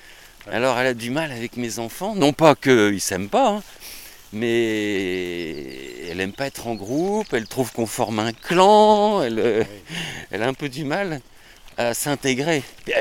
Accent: Troyes, Grand Est, France; Moi, je viens de Troyes.

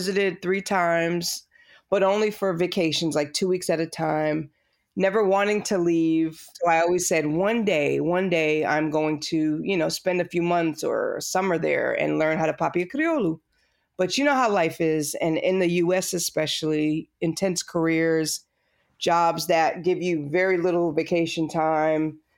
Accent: United States; born there; So, no, I was born in the States. I'm a third generation Cape Verdean American.

